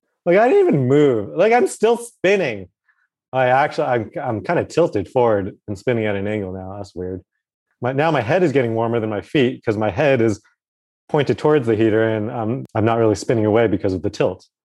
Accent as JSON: {"language": "English", "region": "Alaska", "country": "United States", "tie": "born or raised there", "said": "I grew up a bit in Alaska, near the top there. In the summer, the sun would never set."}